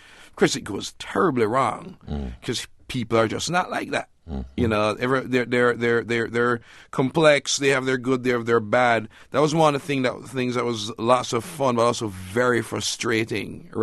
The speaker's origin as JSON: {"language": "English", "country": "Jamaica"}